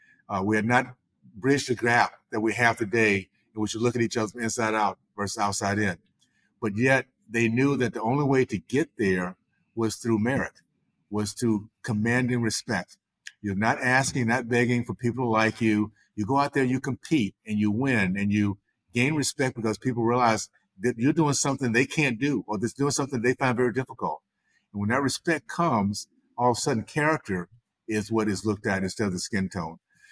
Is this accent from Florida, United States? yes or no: yes; Tallahassee, Florida, United States; because I grew up in the Deep South in Tallahassee, Florida, days of KKK, Jim Crow, and segregation.